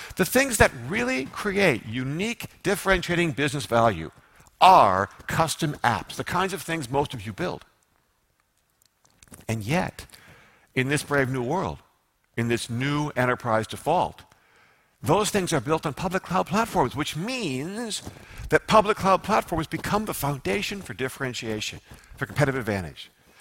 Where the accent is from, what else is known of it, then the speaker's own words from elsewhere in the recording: United States; I'm an American. I say IaaS.